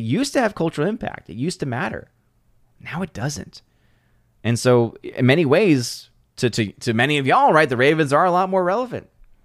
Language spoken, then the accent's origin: English; United States; But I'm an American, all right?